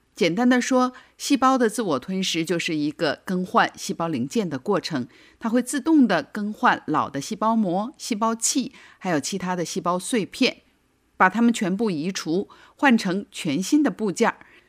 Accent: China

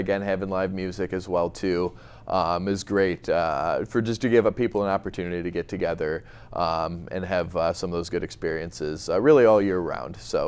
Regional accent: Trenton, New Jersey, United States; You know, I grew up in Trenton

